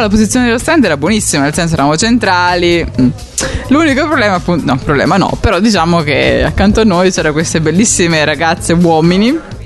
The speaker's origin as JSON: {"language": "Italian", "town": "Siena", "region": "Tuscany", "country": "Italy", "lives_now": "Turin, Italy", "said": "Sono senese, ma non ho niente di senese, come potete notare."}